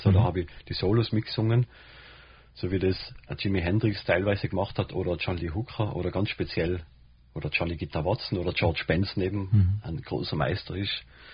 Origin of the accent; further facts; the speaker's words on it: Roppen, Tyrol, Austria; Und wir sind ja in Roppen aufgewachsen, an einem großen Fluss und recht natürlich aufgewachsen.